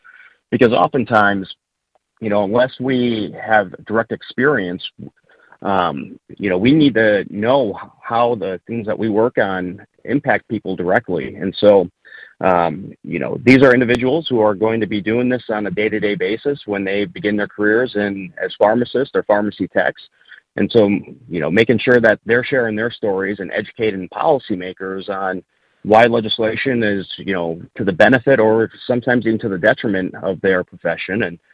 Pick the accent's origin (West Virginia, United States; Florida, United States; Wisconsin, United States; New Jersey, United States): Wisconsin, United States; Marinette; Representative John Nygren from my hometown of Marinette